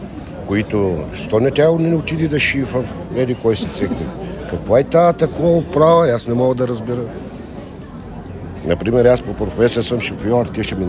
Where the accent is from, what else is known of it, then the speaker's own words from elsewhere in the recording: Breznitsa, Blagoevgrad Province, Bulgaria; От Брезница.